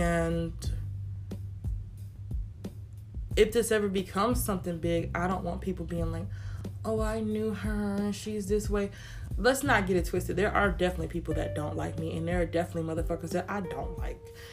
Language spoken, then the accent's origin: English; United States; living in the place I live in, the country I live in, it is so, obviously I'm American.